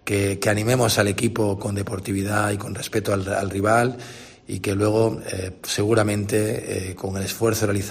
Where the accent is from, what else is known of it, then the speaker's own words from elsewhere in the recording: Granada, Andalusia, Spain; soy un granadino y un granadinista más